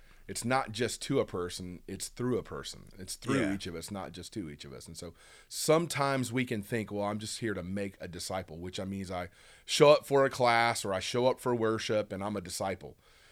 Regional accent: Huntsville, Alabama, United States; I grew up in Huntsville, Alabama. I grew up at Whitesburg Baptist Church.

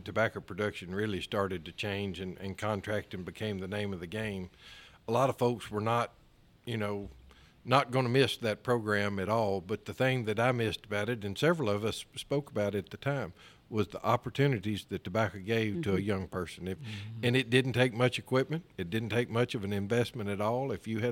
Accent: Campbellsville, Kentucky, United States; I was born in Greensburg. Grew up in Campbellsville, so mm-hmm.

